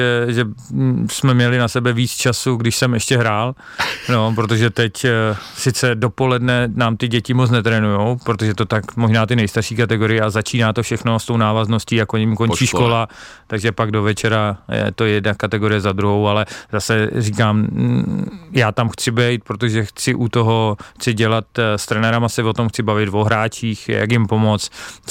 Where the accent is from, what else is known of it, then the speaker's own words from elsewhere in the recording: České Budějovice, South Bohemian Region, Czechia; jsem z Budějovic, nedám na své rodné město dopustit